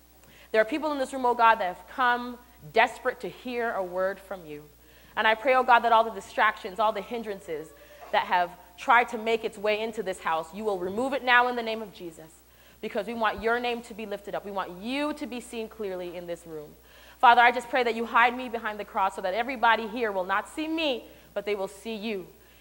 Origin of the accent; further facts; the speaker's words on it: Canada; So I've been to this church several times to hang out with her on holidays because I'm Canadian